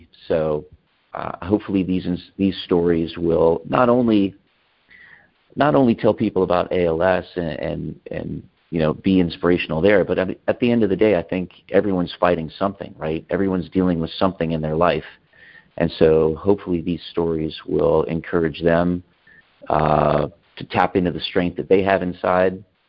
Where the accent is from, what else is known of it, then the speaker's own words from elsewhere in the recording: Florida, United States; I am a Rays fan, born and raised in Florida, so the Tampa Bay Rays are my team. Lived in St. Pete for a while